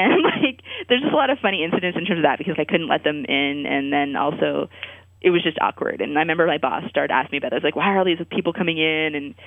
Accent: Ottawa, Ontario, Canada; Like, I come from Ottawa.

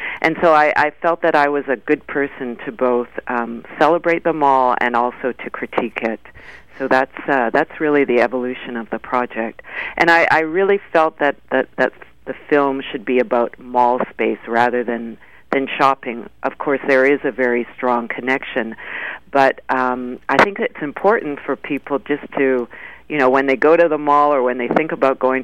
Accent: Toronto, Ontario, Canada; now in Montreal, Canada; growing up in the suburbs, I grew up just outside of Toronto in the suburbs, I spent every weekend of my youth in a shopping mall.

